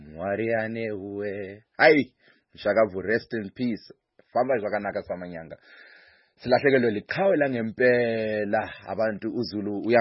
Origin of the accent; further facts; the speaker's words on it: South Africa; I remember growing up, I grew up in South Africa, and so it was interesting to have people play music.